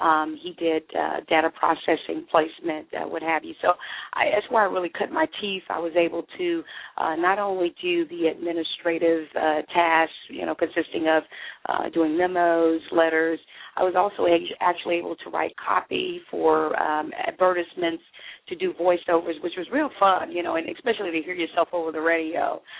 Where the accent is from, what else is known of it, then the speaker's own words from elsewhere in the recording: East St. Louis, Illinois, United States; I actually grew up and born and raised in East St. Louis, Illinois, and I attended schools in East St. Louis, Illinois.